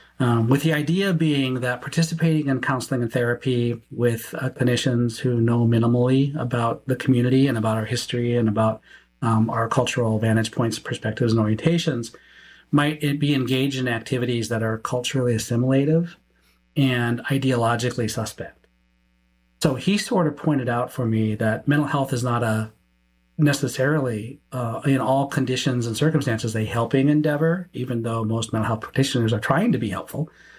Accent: Montana, United States; I'm from Montana originally. I'm an enrolled member or tribal citizen of the Aani Gowan Tribal Nation of Montana. We're on the Fort Belknap Indian Reservation, which is north of Billings, about a three-hour drive.

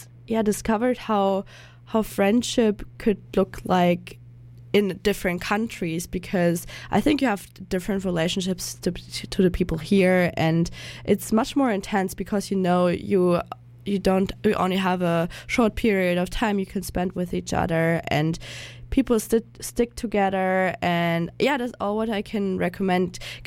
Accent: Germany; English is a second language; now in Canada; So I'm from Germany, I'm an intern here at CJSF

